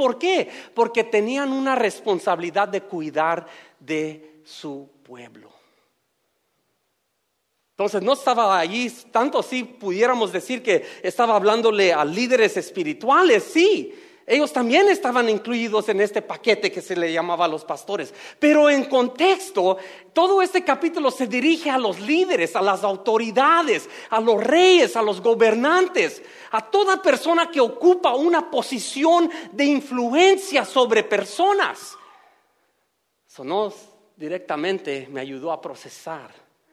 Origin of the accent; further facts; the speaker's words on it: Los Angeles, California, United States; yo me crié en Los Ángeles